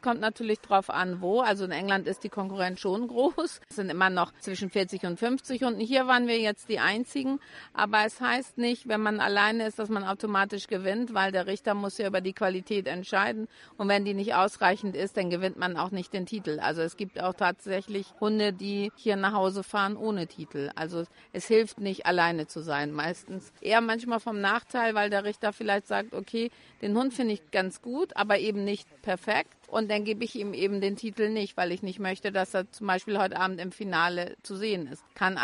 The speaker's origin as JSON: {"language": "German", "region": "Hamburg", "country": "Germany", "said": "Wir kommen aus Deutschland, Hamburg."}